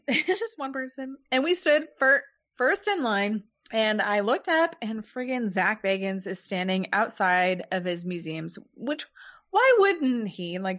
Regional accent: Kansas City, United States; He said, where are you from? We said, we're from Kansas City.

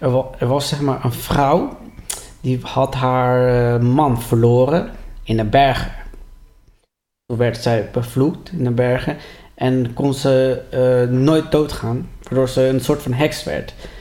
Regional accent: Colombia; Dus ik kom uit Colombia. Ik was zo'n 10e jaar in Colombia opgegroeid.

